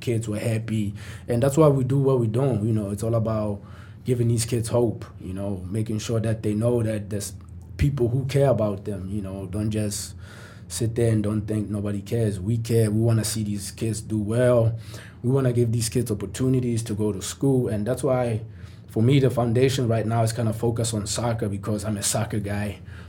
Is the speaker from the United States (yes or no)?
no; South Africa; moved away; because I grew up in South Africa. I didn't have balls. I didn't have soccer boots, all these other things.